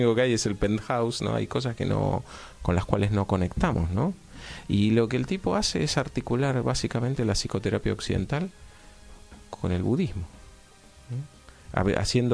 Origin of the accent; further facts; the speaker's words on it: Argentina; Somos argentinos modernos